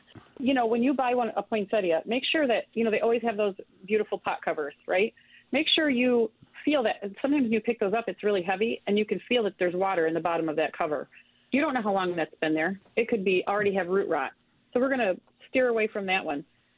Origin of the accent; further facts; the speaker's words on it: Midwest, United States; We're from the Midwest. We know what we look like after the Michigan and Wisconsin winter.